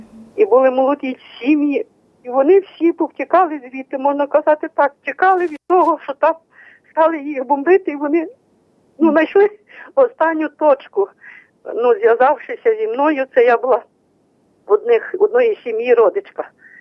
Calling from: Slobidka, Khmelnytskyi Oblast, Ukraine; Я з Хмельницької області, Красилівський район, село Слобідка, Красилівська

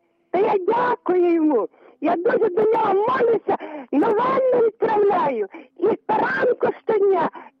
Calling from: Khmelnytskyi, Khmelnytskyi Oblast, Ukraine; Я з Хмельницького

